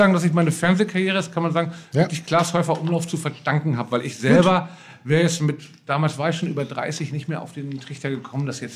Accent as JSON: {"language": "German", "region": "Hamburg", "country": "Germany", "tie": "born or raised there", "lives_now": "Berlin, Germany", "said": "Langhorn, Schnelsen, Stelling, Eimsbüttel, so diese Ecke. Lockstedt, das ist Hamburg für mich. Aber sage ich auch nur, weil ich da aufgewachsen bin auf der Seite."}